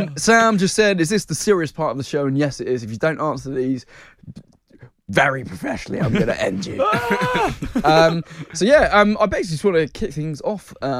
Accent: Winchester, South East England, United Kingdom; obviously we grew up in Winchester on the South Coast

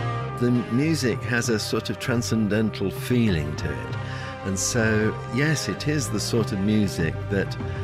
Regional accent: Coventry, West Midlands, United Kingdom; I was brought up in Coventry.

